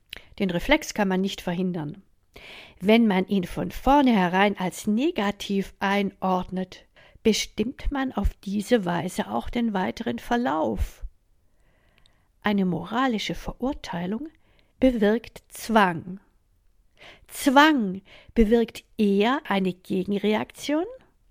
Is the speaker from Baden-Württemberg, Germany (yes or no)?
yes; Freiburg, Baden-Württemberg, Germany; Ja, ich bin in Freiburg geboren und aufgewachsen.